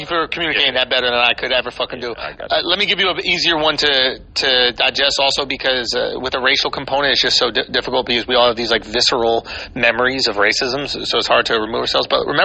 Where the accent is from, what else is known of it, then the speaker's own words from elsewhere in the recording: Scotland, United Kingdom; and I'm Scottish.